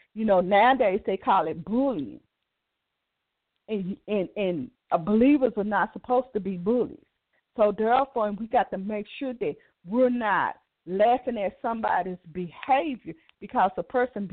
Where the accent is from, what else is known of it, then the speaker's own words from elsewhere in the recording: Dallas, Texas, United States; from Dallas, Texas.